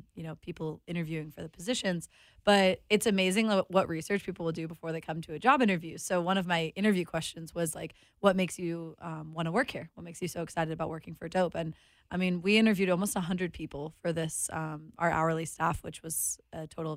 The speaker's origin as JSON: {"language": "English", "town": "San Francisco", "region": "California", "country": "United States", "said": "In San Francisco. Yeah, okay. Going back to San Francisco."}